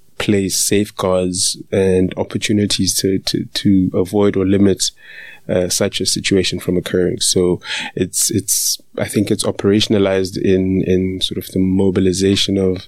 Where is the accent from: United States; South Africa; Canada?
South Africa; Johannesburg, Gauteng; So I'm South African, born and bred in Johannesburg.